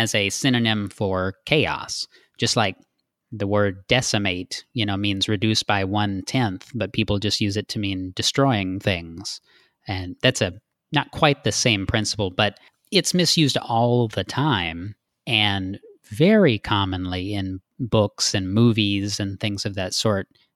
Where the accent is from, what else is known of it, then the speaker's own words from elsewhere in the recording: Texas, United States; outside of my hometown in the middle of nowhere, Texas